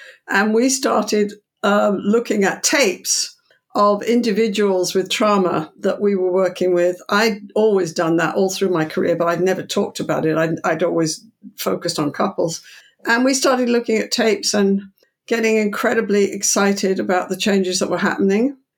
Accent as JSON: {"language": "English", "country": "Canada", "said": "You know, I'm small, you know, I'm small Canadian female. We're quite polite in Canada."}